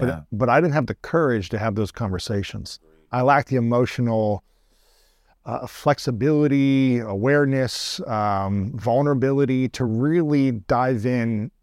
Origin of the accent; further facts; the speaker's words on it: Ohio, United States; She grew up in Mexico. I grew up in Ohio.